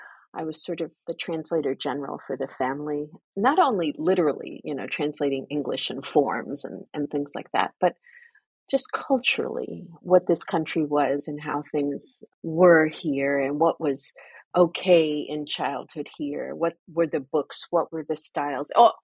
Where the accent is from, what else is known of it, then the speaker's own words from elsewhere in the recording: Flushing, New York, United States; When I was growing up in Flushing, Queens, it was a really interesting mix of people.